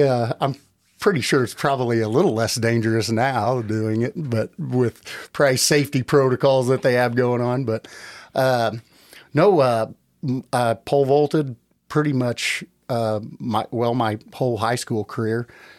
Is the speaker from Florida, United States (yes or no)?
no; Carrollton, Illinois, United States; I graduated high school in 1992 and went to Carrollton High School. That means I grew up in Carrollton, Illinois in the 80s